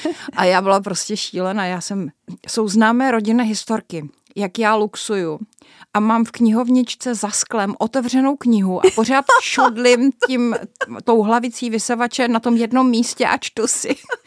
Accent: Znojmo, South Moravian Region, Czechia; pocházím ze Znojma, to je docela malé město a je tam krásná knihovna

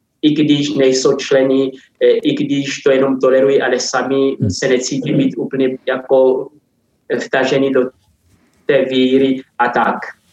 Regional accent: Angola; Czech is a second language; moved away as an adult; now in Czech Republic; Mám dva domovy, když tady opravdu jako žijí díl, ale pořád se cítím zároveň i jako Angolán. a Česko beru jako svůj druhý domov.

